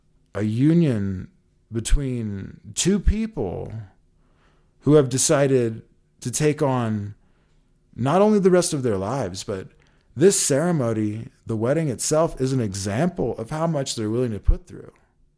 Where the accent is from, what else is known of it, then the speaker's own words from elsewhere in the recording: Colorado, United States; And these mountains are different than the mountains of my home state of Colorado.